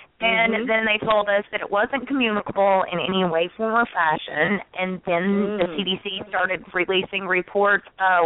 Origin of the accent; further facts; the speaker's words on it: United States; accent: southern; my excuse is my southern accent.